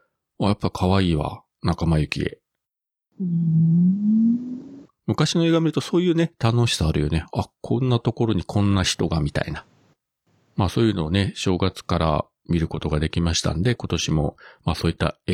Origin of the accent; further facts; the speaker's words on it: Fukuoka, Japan; 地元の福岡のローカル局で、